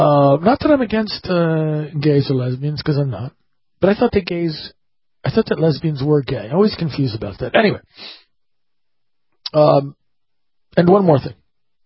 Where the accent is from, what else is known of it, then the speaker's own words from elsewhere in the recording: United States; And I speak Spanish fluently. However, I am an American.